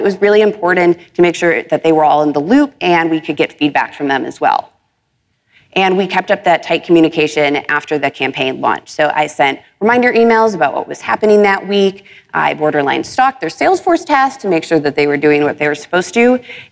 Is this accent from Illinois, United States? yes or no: yes; Chicago, Illinois, United States; The Cubs won the World Series, which was kind of a big deal in my hometown of Chicago.